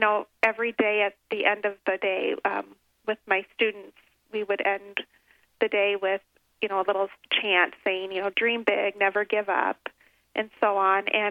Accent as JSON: {"language": "English", "region": "South Dakota", "country": "United States", "tie": "born there", "said": "I was born in South Dakota when I was quite young."}